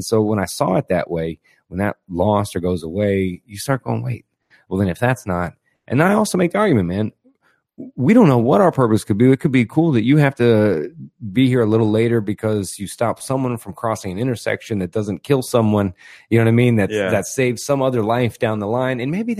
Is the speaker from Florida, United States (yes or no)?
yes; Florida, United States; being born and raised in Florida around here, man